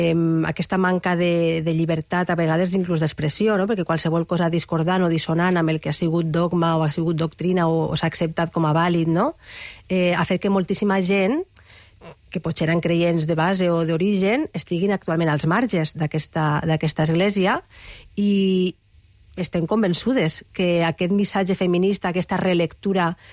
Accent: Castelló de la Plana, Valencian Community, Spain; now in Barcelona, Spain; Jo soc de Castelló de la Plana, vaig formar amb les Bedrunes d'allà i amb la parròquia

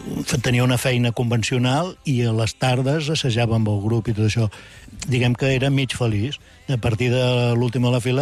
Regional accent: Vic, Catalonia, Spain; jo sóc de Vic, i fem el que podem.

